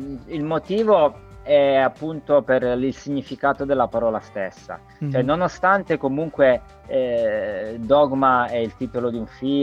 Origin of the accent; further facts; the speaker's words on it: Calabria, Italy; now in Turin, Italy; quando torno al paese, io adesso sono a Torino da anni, ma mi rendo conto che quando torno al paese giù in Calabria